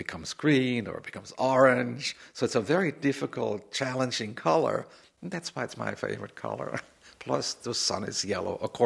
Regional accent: Stuttgart, Baden-Württemberg, Germany; where I grew up in Stuttgart was 50% destroyed and the surrounding cities were destroyed.

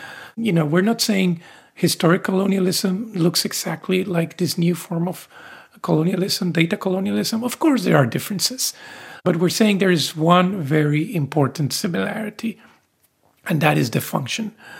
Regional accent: Mexico; But as I'm sure Regine from the Philippines or myself from Mexico understand very well, the legacy of colonialism is not over.

